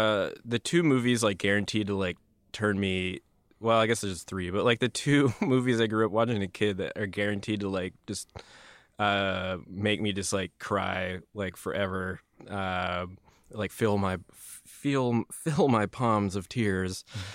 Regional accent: Midwest, United States; My mother is gay, and we were growing up in the Midwest

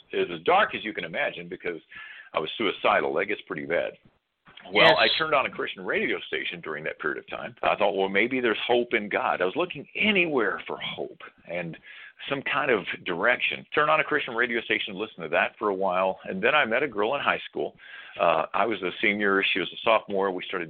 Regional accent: Texas, United States; how did I, born and raised in Texas, churches on every corner there, and me going to church, how did I miss out on knowing the gospel?

